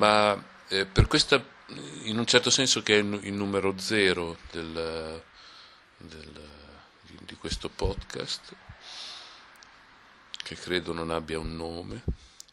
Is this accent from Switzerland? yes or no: no; Parma, Emilia-Romagna, Italy; now in Casalecchio di Reno, Italy; sono di Parma, abito a Casalecchio di Reno, di mestiere scrivo dei libri